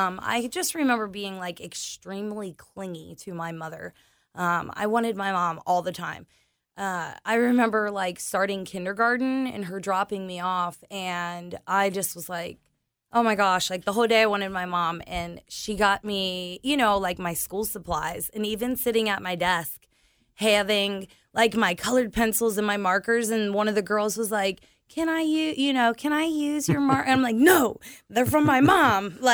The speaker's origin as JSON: {"language": "English", "town": "Cincinnati", "region": "Ohio", "country": "United States", "tie": "born or raised there", "said": "Well, I grew up in Western Hills in Bridgetown."}